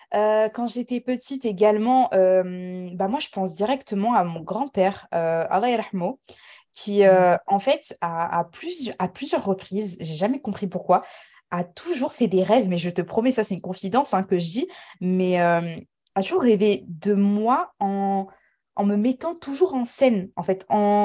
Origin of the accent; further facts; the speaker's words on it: France; born there; je suis née en France. Mon père, il est turc, 100% turc, et ma mère marocaine à 100%.